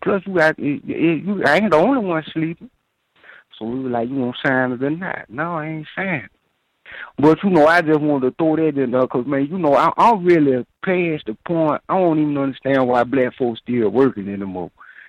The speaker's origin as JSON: {"language": "English", "town": "Houston", "region": "Texas", "country": "United States", "lives_now": "North Dakota, United States", "said": "I'm from Houston, Texas, but I actually been dislocated up here to North Dakota."}